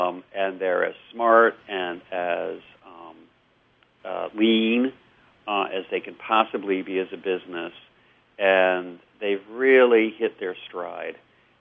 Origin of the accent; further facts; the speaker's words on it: South Hadley, Massachusetts, United States; In fact, my hometown bookstore, The Odyssey in South Hadley, Massachusetts, just celebrated its 50th birthday.